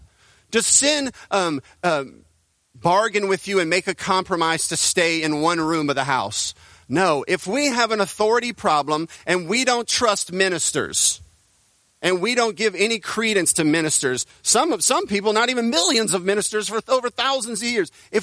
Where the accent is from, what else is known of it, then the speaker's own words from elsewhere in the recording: United States; I'm an American. I get to vote.